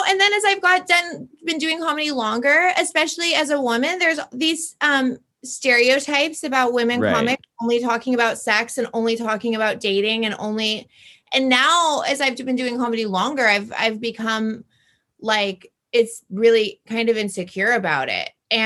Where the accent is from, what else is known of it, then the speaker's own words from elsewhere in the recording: Lincoln City, Oregon, United States; I'm a Portland stand-up comedian. I'm from, I grew up in Lincoln City.